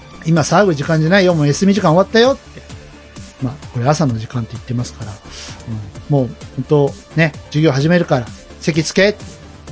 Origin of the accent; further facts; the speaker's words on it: Kyushu, Japan; 僕も九州出身だから、わかるんですけど、